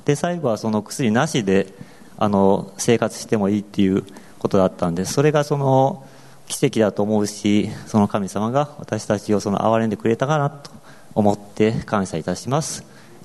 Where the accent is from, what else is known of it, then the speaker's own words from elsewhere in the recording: Finland; Japanese is a second language; now in Japan; フィンランドから来た宣教師です。